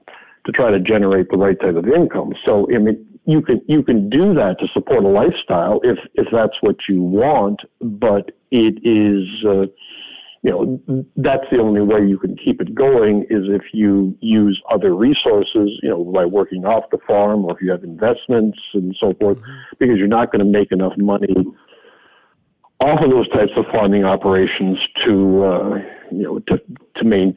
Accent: Minnesota, United States; it reminds me of my days growing up in Minnesota

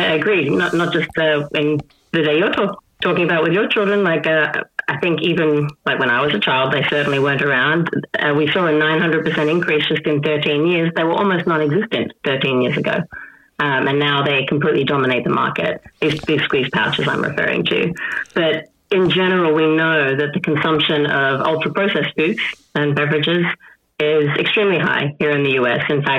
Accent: Australia; now in United States; I'm an Australian by birth and spent majority of my life in Australia and now moved to the US.

